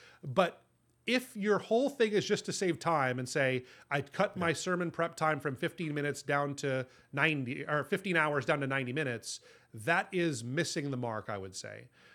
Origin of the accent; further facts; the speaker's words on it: Honolulu, Hawaii, United States; So we moved back to my hometown in Honolulu, Hawaii.